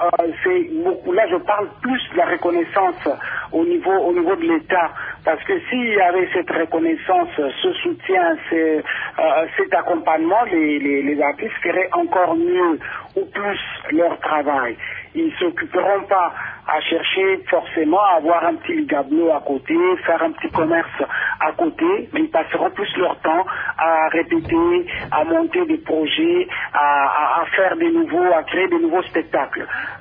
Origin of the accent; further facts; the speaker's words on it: Kinshasa, DR Congo; now in France; je ne vois pas malheureusement chez moi à Kinshasa au Congo et que ici donc je continue de faire mes interventions dans des écoles, dans des théâtres, dans des festivals.